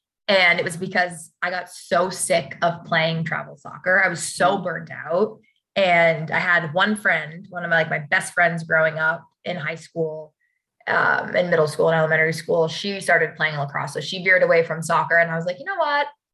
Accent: New Hampshire, United States; I am originally from New Hampshire, so that is my roots. I grew up in New England for 18 years, and I went to UVA.

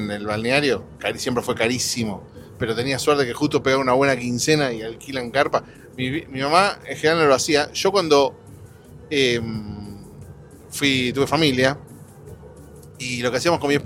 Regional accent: Argentina; moved away; cuando yo iba a la playa cuando era chico, en Argentina

